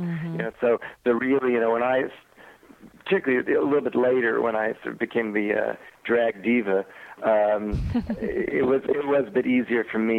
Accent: New York City, New York, United States; Well, you know, I grew up in New York City

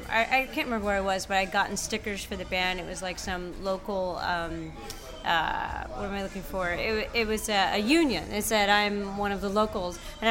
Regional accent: Cincinnati, Ohio, United States; I'm from Cincinnati, Ohio.

